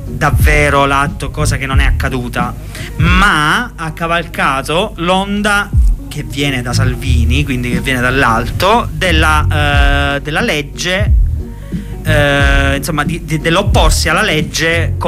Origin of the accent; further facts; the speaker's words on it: Abruzzo, Italy; come si potrà sentire spesso dal mio sgraziato accento, io sono abruzzese. Abruzzese original Abruzzo